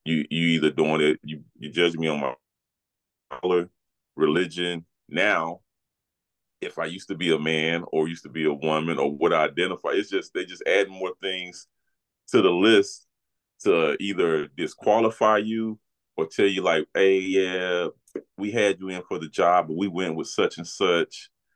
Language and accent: English; the South, United States; I was raised in the South, and my mom and dad believe in Adam and Eve, not Adam and Steve.